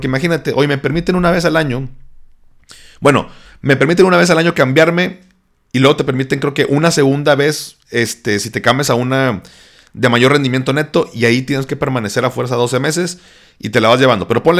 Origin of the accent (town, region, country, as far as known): Mexico